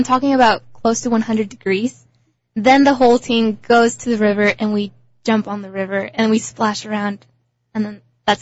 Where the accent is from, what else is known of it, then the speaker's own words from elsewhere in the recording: Wenatchee, Washington, United States; also born or lived in Mexico; I was born here in Wenatchee. But at a young age, I lived over in Mexico for 5 years.